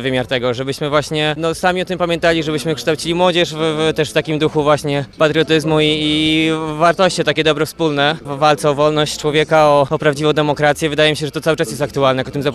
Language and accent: Polish; Lubin, Lower Silesian Voivodeship, Poland; Pochodzę z Lubina.